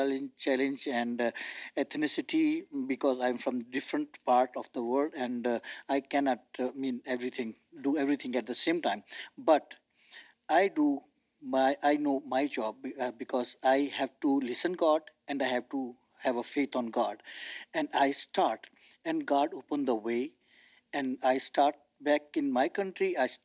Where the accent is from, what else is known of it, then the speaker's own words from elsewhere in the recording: Pakistan; English is a second language; moved away as an adult; now in Orlando, United States; my church name is Asian First Baptist Asian Languages Church. I came from Pakistan due to persecutions 4 years ago